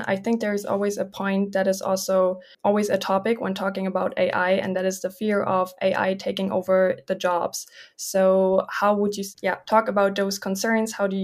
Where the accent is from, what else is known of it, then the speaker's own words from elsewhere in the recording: Baden-Württemberg, Germany; I'm from Baden-Württemberg, but I'm also in Bavaria now studying there.